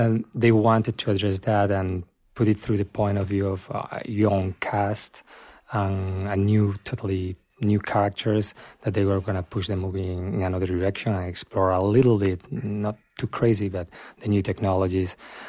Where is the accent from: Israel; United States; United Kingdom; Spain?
Spain; I grew up in Spain